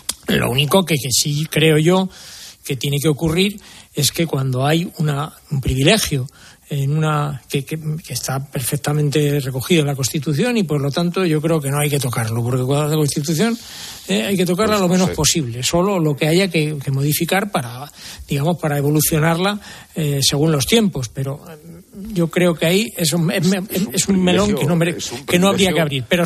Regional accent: Madrid, Community of Madrid, Spain; coste que yo soy madrileño, por tanto siempre lo defenderé a muerte

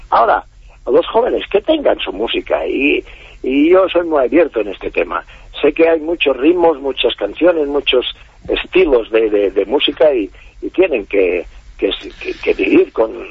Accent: Balearic Islands, Spain; first language Catalan; tú sabes que soy de Mallorca, ahí hablamos catalán, mallorquín

